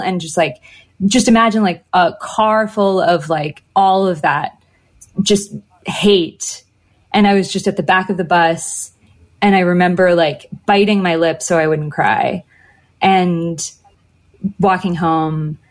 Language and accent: English; Galway, Connacht, Ireland; now in Los Angeles, United States; I moved from Galway, Ireland to like LA. And then, or no, maybe I had transferred from LA. I was back and forth between Ireland and LA a lot at that point.